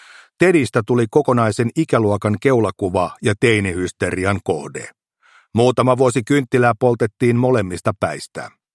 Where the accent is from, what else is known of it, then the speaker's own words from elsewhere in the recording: Kerava, Uusimaa, Finland; kun olen kerran Keravalta kotoisin. Olen 5 vuotta Alpoa nuorempi